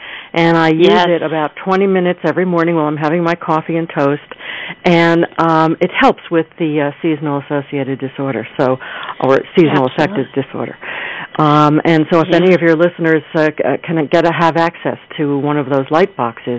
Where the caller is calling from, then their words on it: Vermont, United States; I'm coming from Vermont.